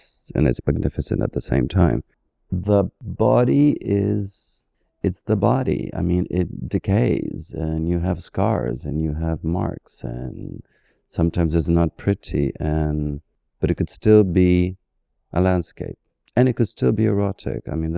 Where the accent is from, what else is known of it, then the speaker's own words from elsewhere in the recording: Buenos Aires, Argentina; I'm from Buenos Aires. I'm into tango. I love tango.